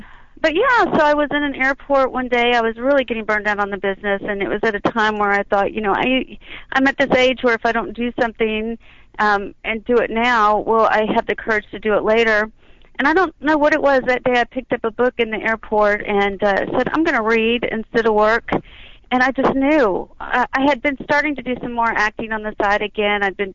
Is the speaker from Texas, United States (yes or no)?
yes; Texas, United States; now in Colorado, United States; Well, I'm actually from Texas, but I've been living in Colorado the last few years, and it's a nice change.